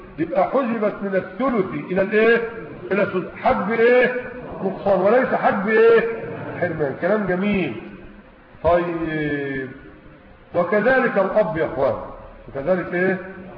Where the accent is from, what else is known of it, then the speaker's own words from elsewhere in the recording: Egypt; لكن المحاكم عندنا في مصر